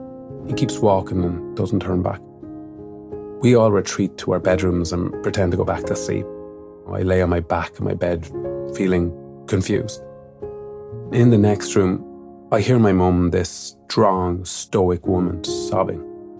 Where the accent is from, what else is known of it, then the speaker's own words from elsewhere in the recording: Mullingar, Leinster, Ireland; in my hometown of Mullingar